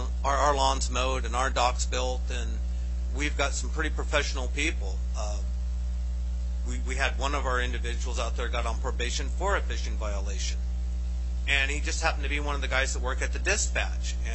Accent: Elfin Cove, Alaska, United States; also born or lived in Hoonah; I'm the Vice President of Alaska for Alaska. I grew up in Elfin Cove. I'm from Hoonah.

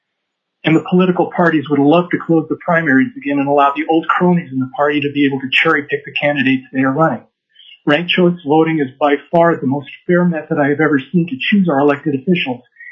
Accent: Alaska, United States; I live in Eagle River. I was born and raised in Alaska and have voted in every election in Alaska since I became eligible to vote 48 years ago.

